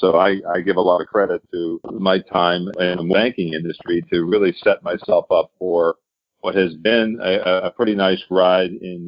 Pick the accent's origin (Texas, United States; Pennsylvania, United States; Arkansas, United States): Pennsylvania, United States; Pittsburgh; they shipped me over to Pittsburgh, back to my hometown, to basically run Lender Service Inc.